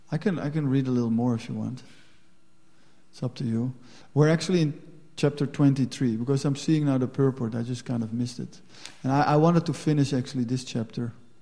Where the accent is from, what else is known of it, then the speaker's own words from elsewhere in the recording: Netherlands; now in Belgium; because we are in Belgium and it always rains. So we think, like, it's bad when it rains. That is, I'm from Holland.